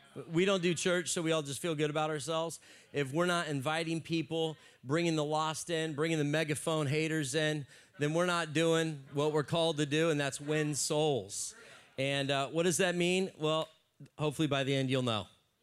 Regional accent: San Diego, California, United States; We're like, yep, we're from San Diego.

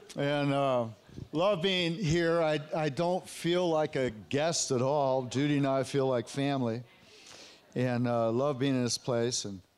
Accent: Santa Cruz, California, United States; I grew up in Santa Cruz, and so we used to go hiking in a tree called a lodgepole pine.

